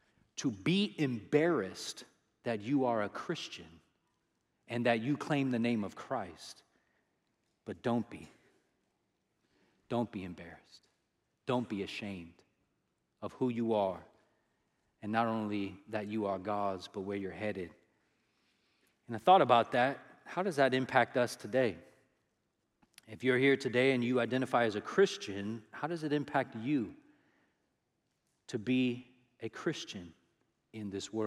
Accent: California, United States; And we grew up together here in California, and then he went to school at Syracuse to play basketball

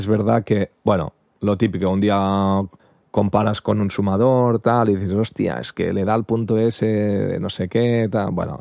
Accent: Barcelona, Catalonia, Spain; soy de Barcelona y he estado viviendo en Barcelona, pero tuve una hija y hace 6 años y nos fuimos a vivir afuera de Barcelona.

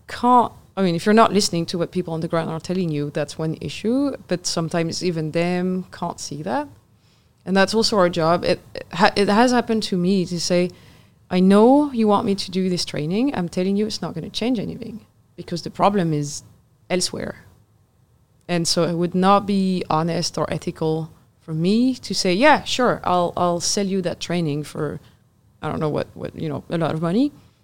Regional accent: Brittany, France; English is a second language; I'm from Brittany. Usually Canadians know my hometown because it was Jacques Cartier's hometown.

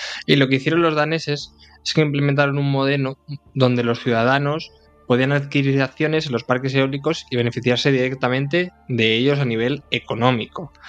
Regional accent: Castilla-La Mancha, Spain; yo voy a mi pueblo y al final en La Mancha creas con, ¿no?, con toda la identidad cultural de los molinos

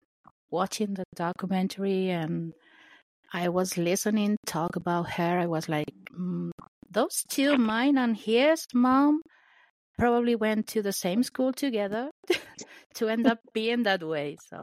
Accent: Barcelona, Catalonia, Spain; English is a second language; now in Madrid, Spain; my hometown is Barcelona. So I'm not from here, from Madrid.

